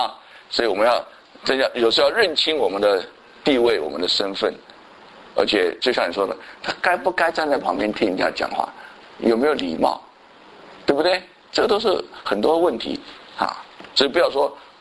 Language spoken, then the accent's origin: Chinese; China; 尤其在我们中国人东的这种这个长幼有序这方面。